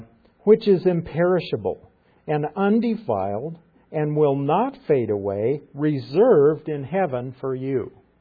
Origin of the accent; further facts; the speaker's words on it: Nebraska, United States; I'm from Nebraska, so I use Warren Buffett as an example. Everybody in Nebraska knows who he is